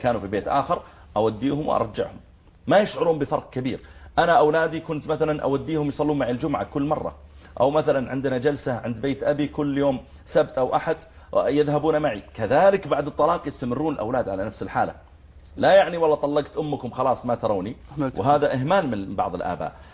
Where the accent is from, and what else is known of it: Saudi Arabia